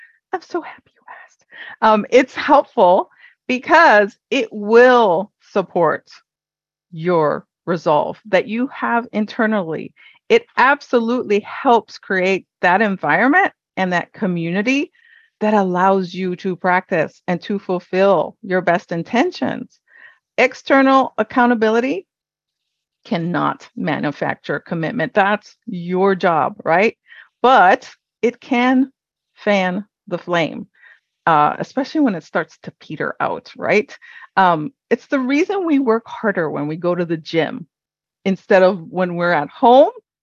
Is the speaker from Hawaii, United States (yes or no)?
yes; Hawaii, United States; I'm Mexican American, born and raised in Hawaii.